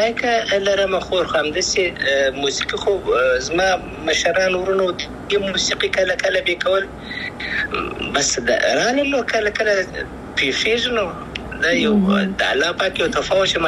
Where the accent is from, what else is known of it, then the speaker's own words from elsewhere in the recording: Afghanistan; moved away; اساس مخکنی سوال افغانستان خو زما دی، زه افغان یم، انشاءالله بیا به افغانستان ته ولاړ سم